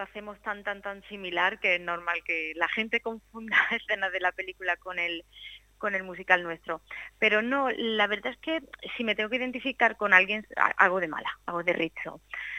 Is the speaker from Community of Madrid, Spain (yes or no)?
no; Linares, Andalusia, Spain; yo en mi caso soy andaluza, como bien ha comentado, soy de Linares